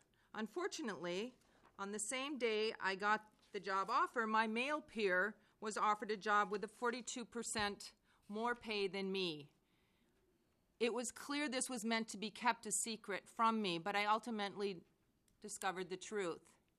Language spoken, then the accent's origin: English; Hopkins, Minnesota, United States; moved away as an adult; also born or lived in Norway; I grew up in Hopkins, Minnetonka, Minnesota.